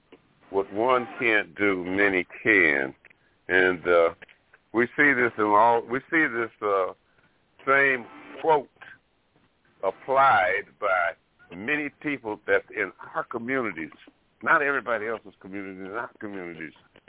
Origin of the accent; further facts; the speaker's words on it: Fairhope, Alabama, United States; my home state, Alabama. Matter of fact, right where I come from, a place called Fairhope, Alabama, they produce cotton right there